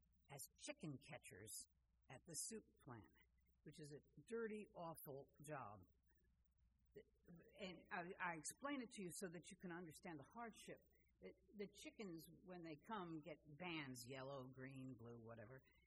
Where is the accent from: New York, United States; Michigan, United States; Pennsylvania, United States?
New York, United States; and I'm a New Yorker.